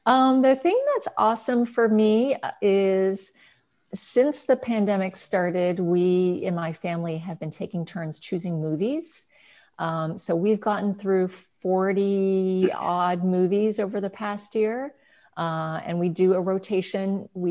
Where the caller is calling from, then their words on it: Honolulu, Hawaii, United States; I'm joining from Honolulu, Hawaii. The weather is in the high 70s here